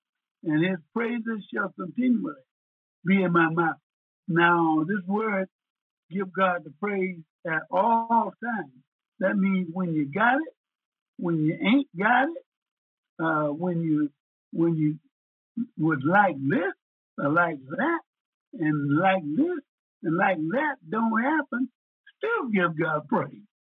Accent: Mississippi, United States; when I grew up in Mississippi, back in 1933 when I was born

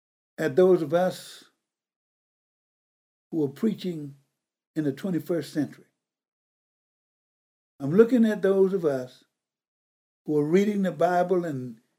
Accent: Mississippi, United States; born there; And this was a rich white lady who lived in the city where I was born in Bahia, Mississippi.

